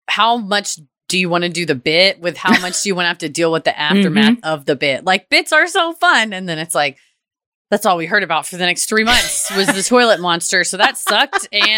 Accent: New England, United States; It's worth noting here that I grew up in New England with a very Irish, sarcastic, and dark-humored family, so conditions were ripe for me to be fucked with.

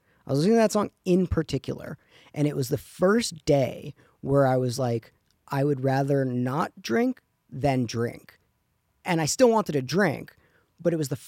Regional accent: Tucson, Arizona, United States; So when we were growing up in Tucson.

